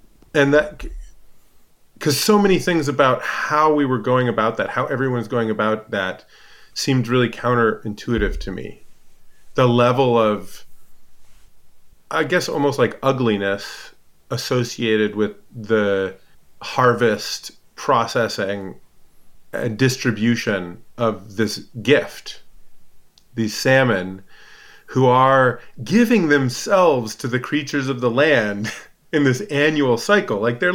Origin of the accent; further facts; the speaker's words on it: Alaska, United States; I grew up in Alaska, and as soon as I could legally hold a job in the summers, I was always working.